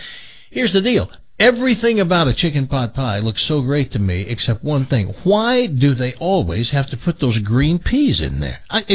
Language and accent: English; the South, United States; I grew up in the South.